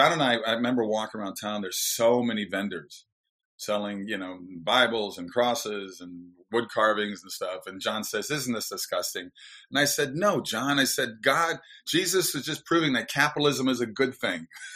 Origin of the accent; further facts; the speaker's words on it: Minnesota, United States; I grew up in Minnesota, the Lutheran, being a Norwegian guy is kind of typical for that part of the country where a lot of people settled when they left the old country and came to America.